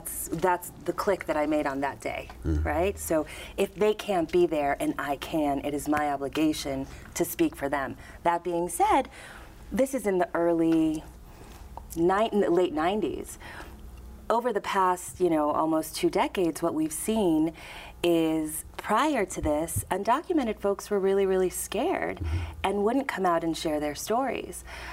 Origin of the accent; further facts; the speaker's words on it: Miami, Florida, United States; My parents are from Mexico City, and they're both physicians, so I grew up in Miami, Florida.